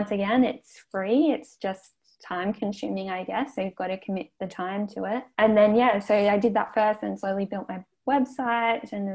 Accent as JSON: {"language": "English", "town": "Sydney", "region": "New South Wales", "country": "Australia", "lives_now": "Adelaide, Australia", "said": "So I'm actually from Sydney originally, and I've lived in Adelaide for 6 years now"}